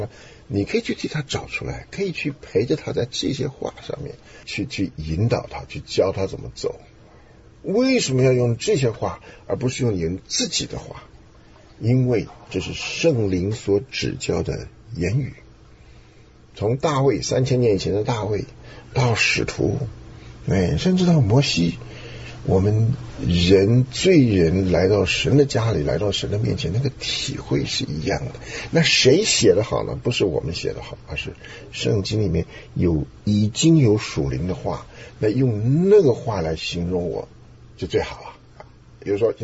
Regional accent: Taiwan; 我们在台湾来的啊，甚至香港来，香港来的比台湾稍微好一点。台湾是绝对不鼓励你随便发言的，所以我们在上小学的时候

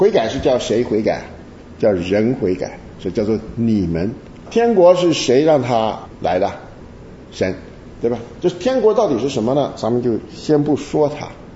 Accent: Taiwan; now in United States; 其实我们在台湾呢，我们是台风长大的啊。我们小时候最喜欢刮台风，好玩。你不知道，因为房子都不是什么好房子，我们台湾呢很多竹子，所以呢一个村子，我们那时候就是国民党到台湾就建的这种眷村，那眷村是小破屋

